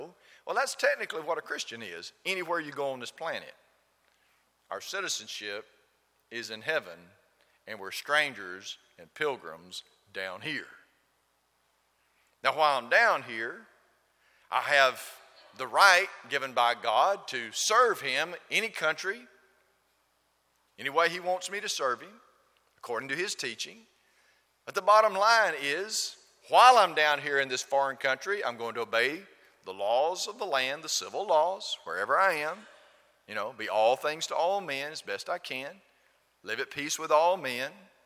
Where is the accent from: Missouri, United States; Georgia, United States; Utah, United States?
Georgia, United States; LaGrange; born there; Well, sure. I was born in LaGrange, Georgia, and therefore I become a natural born citizen of this country.